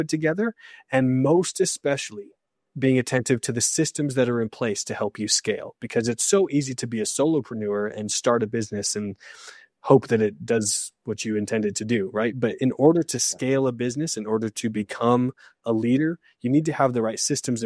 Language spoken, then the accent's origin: English; New Mexico, United States; I born and raised in New Mexico.